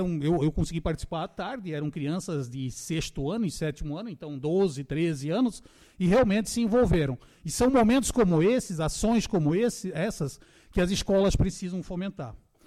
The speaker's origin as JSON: {"language": "Portuguese", "region": "Paraná", "country": "Brazil", "moved": "yes", "said": "ela começa em 76, quando eu vim do Paraná para cá."}